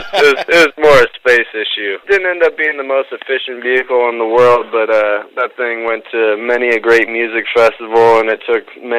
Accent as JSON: {"language": "English", "town": "New Haven", "region": "Connecticut", "country": "United States", "said": "I'm actually from New Haven, Connecticut, originally, where we've been based since October."}